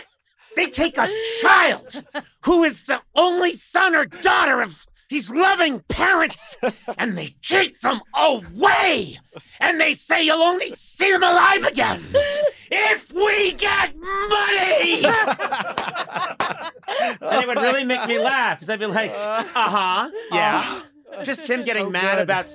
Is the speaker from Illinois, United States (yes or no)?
no; Brookline, Massachusetts, United States; Yeah. And then the few times that, well, actually, I grew up in Brookline. More of my friends were Jewish than were Irish Catholic.